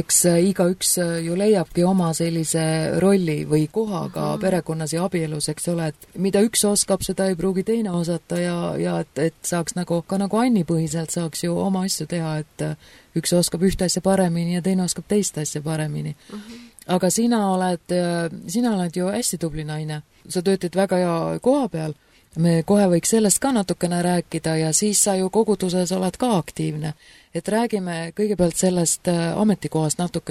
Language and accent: Estonian; Tallinn, Harju County, Estonia; now in Hiiumaa, Estonia; Mina elan küll Hiiumaal, aga ma olen Tallinnast pärit.